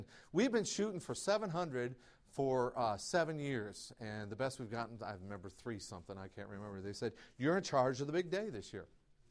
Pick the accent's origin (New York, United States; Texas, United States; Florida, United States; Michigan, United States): Michigan, United States; I grew up in a Christian home and was saved at age 5 by a bag of Fritos. I grew up in Michigan, a neighborhood where you just kind of walked in the house.